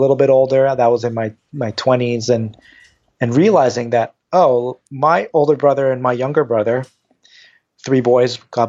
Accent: New Jersey, United States; also born or lived in New York; I was born in New York and raised in Northern New Jersey.

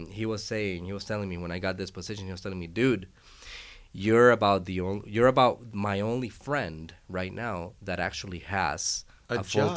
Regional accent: Costa Rica; moved away; also born or lived in Indiana, United States; they learned that I was from Costa Rica.

